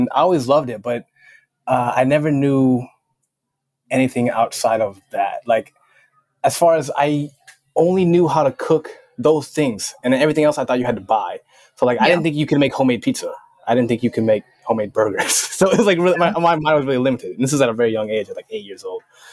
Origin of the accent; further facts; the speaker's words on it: Minnesota, United States; I actually grew up in Minnesota.